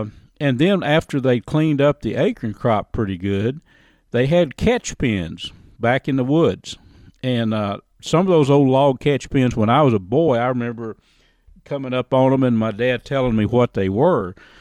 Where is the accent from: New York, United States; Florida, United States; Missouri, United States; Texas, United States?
Texas, United States; Dimple; I was raised up in Dimple community north of Clarksville, about 6 miles, right on Pecan Bayou.